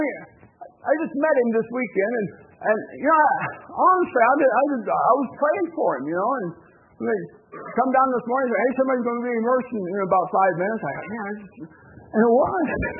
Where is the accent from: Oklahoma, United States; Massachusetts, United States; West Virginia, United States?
West Virginia, United States; Growing up in West Virginia, we used to look for crawdads.